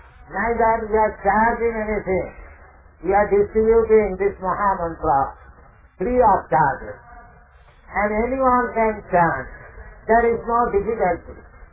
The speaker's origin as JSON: {"language": "English", "country": "India", "tie": "born there", "said": "I am born in India, so I am thinking I am Indian."}